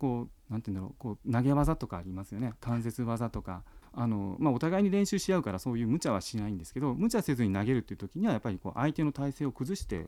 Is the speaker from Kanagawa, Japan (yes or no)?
no; Tokushima, Japan; 地元の徳島大学